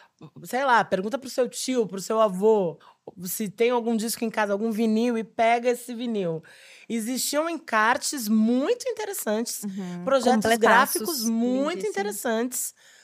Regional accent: São Lourenço, Brazil; Porque a gente cresceu em São Lourenço

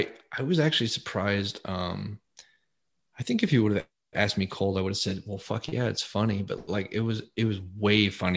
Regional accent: Colorado, United States; So one weird part about it is it's like suburban Colorado where I grew up in Colorado

